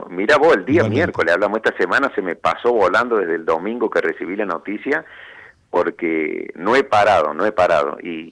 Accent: Argentina; ahí te das cuenta que seguimos siendo los argentinos un pueblo muy muy solidario

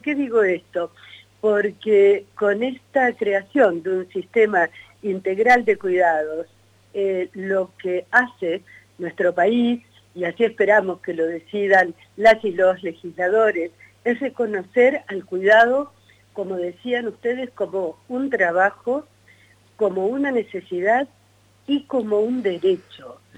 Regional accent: Chacras de Coria, Mendoza, Argentina; También en Mendoza, en mi pueblo, Chacras de Coria

